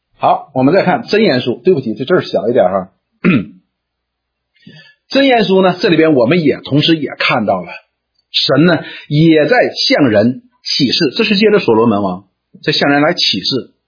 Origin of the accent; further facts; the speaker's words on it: China; 我们中国人呢怎么说我不知道